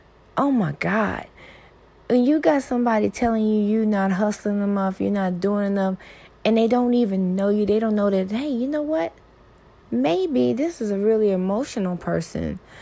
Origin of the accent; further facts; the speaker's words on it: the South, United States; I'm from the South, and in the South, people frequently say, oh, bless your heart.